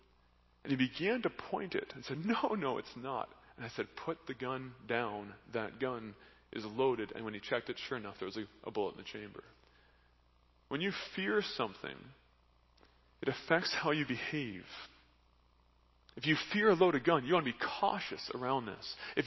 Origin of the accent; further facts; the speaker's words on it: Canada; now in United States; I once was in a home, and I'm a Canadian, I was in a home in the U.S.